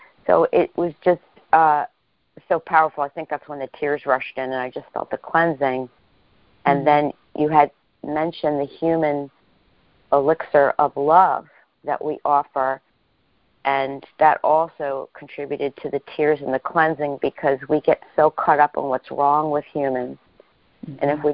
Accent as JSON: {"language": "English", "region": "East Coast", "country": "United States", "said": "from the East Coast."}